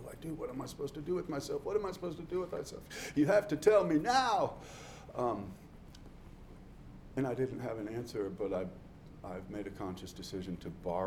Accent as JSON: {"language": "English", "town": "Denver", "region": "Colorado", "country": "United States", "tie": "born there", "said": "I was born in 1967, in November of 1967. I was born in Denver, Colorado."}